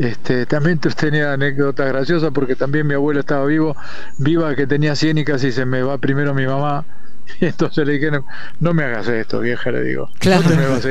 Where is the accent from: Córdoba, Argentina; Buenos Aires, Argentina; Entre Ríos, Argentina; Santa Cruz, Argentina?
Buenos Aires, Argentina; no me puedo olvidar de eso porque soy, viste, porteño